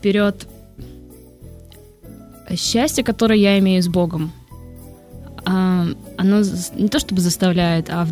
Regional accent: Uzbekistan; now in Moscow, Russia; Я приехала из Узбекистана.

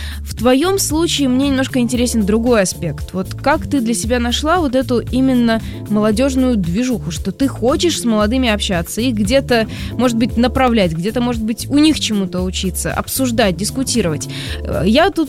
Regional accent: Moscow, Russia; мы, москвичи

